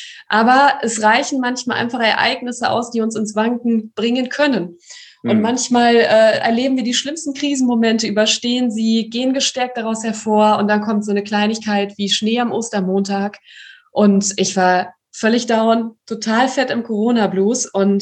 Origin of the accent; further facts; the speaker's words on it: Bonn, North Rhine-Westphalia, Germany; ich komme aus Bonn